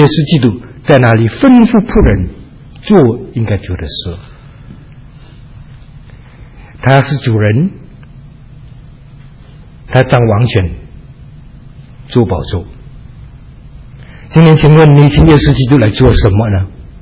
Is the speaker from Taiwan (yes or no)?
no; China; 因为身为中国人，还是想吃饭吃得饱